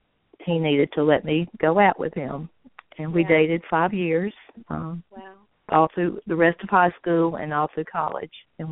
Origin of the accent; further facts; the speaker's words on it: Birmingham, Alabama, United States; I'm the oldest of four children. I grew up in Birmingham, Alabama, and my mother was a stay-at-home mother, as most were back in the 50s, and my father was an attorney, and I played outside all the time.